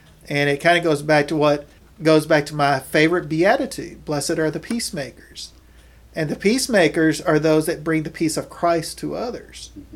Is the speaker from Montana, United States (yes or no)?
no; Houston, Texas, United States; I come from Houston. Houston is very diverse.